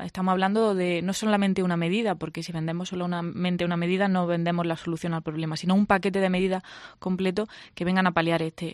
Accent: Quesada, Andalusia, Spain; Yo soy de Quesada, un municipio que próximamente, si no lo remedia nadie, va a bajar de los 5.000 habitantes

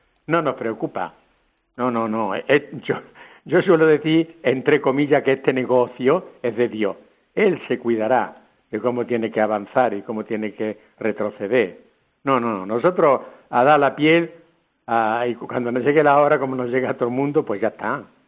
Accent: Guadix, Andalusia, Spain; born there; Nosotros cuando salimos por ahí no decimos que somos Fosores de la Misericordia, decimos que somos Fosores de Guadix. La gente aquí es como si fuéramos los frailes de ellos. Como nacimos aquí, aquí estamos

